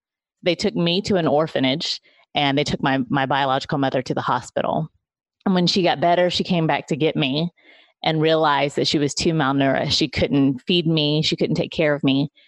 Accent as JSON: {"language": "English", "country": "Philippines", "tie": "born there", "said": "Yeah. So I was born in the Philippines."}